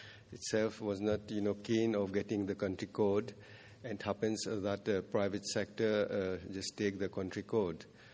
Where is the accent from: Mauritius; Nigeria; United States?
Mauritius; from Mauritius.